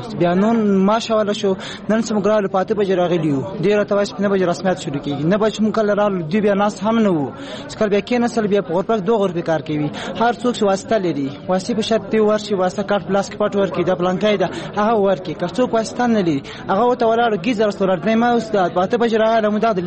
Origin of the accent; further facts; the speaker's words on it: Paktia, Afghanistan; زه باید ولیم د پکتیا ولایت اوسیدونکی یم، د مرکز ګردیز د تجربې لسې استاد یم.